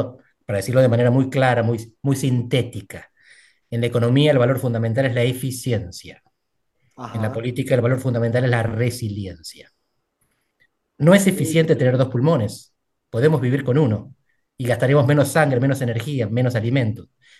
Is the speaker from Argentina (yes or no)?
yes; Argentina; now in Portugal; Soy un politólogo argentino que vive en Portugal desde hace más de 20 años